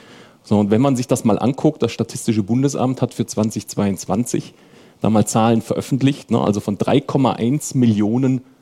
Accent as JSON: {"language": "German", "region": "Southern Germany", "country": "Germany", "lives_now": "Hanover, Germany", "said": "Ich komme aus der Region Hannover, allerdings tatsächlich nicht gebürtig. Bin eigentlich eher so aus dem Süden der Republik, habe mich aber aufgrund meiner Frau, die aus der Gegend kommt, inzwischen sprachlich sehr, sehr stark dem Versuch, dem Hochdeutschen anzunähern."}